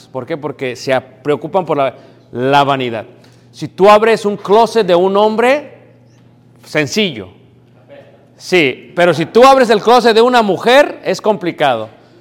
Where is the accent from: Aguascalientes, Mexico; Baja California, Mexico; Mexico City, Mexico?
Mexico City, Mexico; now in United States; yo soy de México, crecí en Ciudad de México, me crié en México